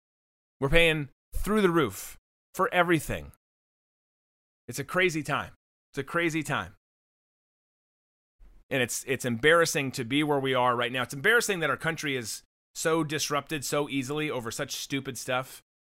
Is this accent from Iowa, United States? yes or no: no; Minnesota, United States; I grew up in Minnesota. We'd sleep with our windows open in the winter